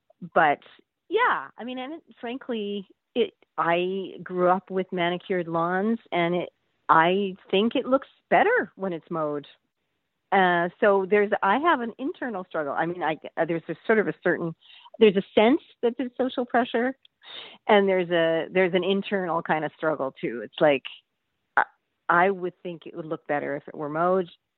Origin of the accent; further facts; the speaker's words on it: Calgary, Alberta, Canada; when I grew up in Calgary, there was a lot, I suppose, like across Canada